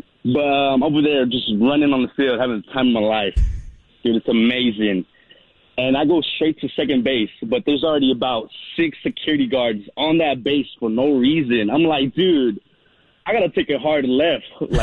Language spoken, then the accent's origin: English; Dallas–Fort Worth, Texas, United States; Yeah, I'm from DFW.